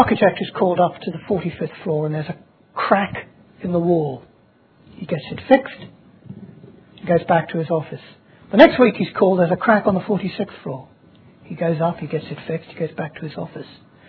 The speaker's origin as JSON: {"language": "English", "region": "England", "country": "United Kingdom", "said": "You see, the trouble with us is we're English, and the English want to be tolerant."}